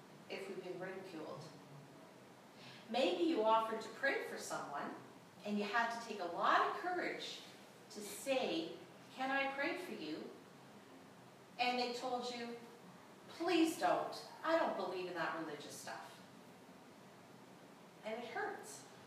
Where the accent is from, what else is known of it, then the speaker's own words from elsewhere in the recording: Canada; Being Canadian, I could just do whatever I wanted.